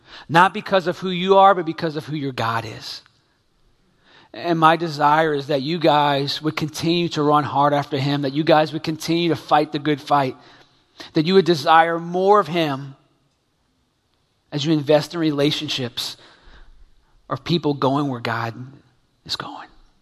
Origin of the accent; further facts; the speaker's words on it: New Orleans, Louisiana, United States; accent: New Orleans; E-R-A, not error, E-R-R-O-R. It's my New Orleans accent.